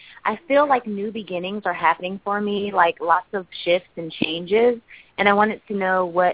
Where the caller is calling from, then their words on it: California, United States; also born or lived in Trenton, New Jersey; I'm calling from California. My birthday is April 1st, 1982, and I was born at 10:53 a.m. in Trenton, New Jersey.